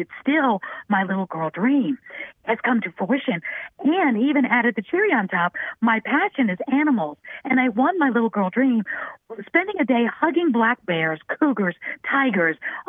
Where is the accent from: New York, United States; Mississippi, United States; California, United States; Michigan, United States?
New York, United States; New York City; I was brought up in New York City.